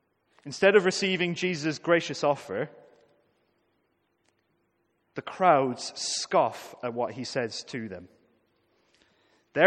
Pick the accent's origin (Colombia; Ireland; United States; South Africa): Ireland; Now, I'm not sure it's just because I'm an Irishman